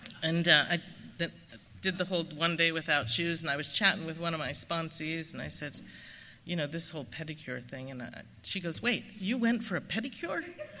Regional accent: London, United Kingdom; Now, I grew up in London.

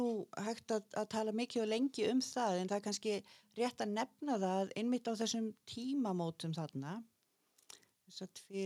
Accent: Akureyri, Northeastern Region, Iceland; also born or lived in England; Og uppalinn að tölvöld miklu leiti hérna á Akureyri, en samt mikið líka í sveitin í Fnjóskadal. Og svo var ég líka sem krakki eitt ár í Englandi, eða tæft ár. Og svo hef ég búið svona hingað og þangað, en lengst af hér.

